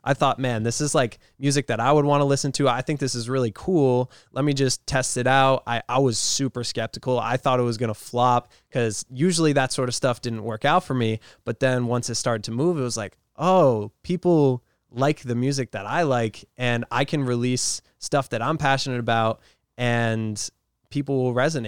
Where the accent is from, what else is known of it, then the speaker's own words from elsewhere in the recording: Rhode Island, United States; I'm from Rhode Island. So I just, East Coast, like I love being with my family